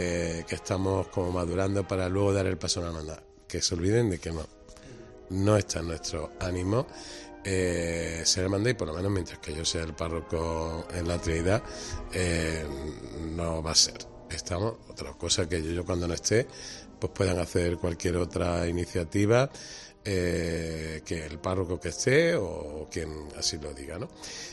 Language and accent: Spanish; Cabra, Andalusia, Spain; now in Córdoba, Spain; un lugar de encuentro para toda la gente que somos de Cabra y que habitualmente vivimos en Córdoba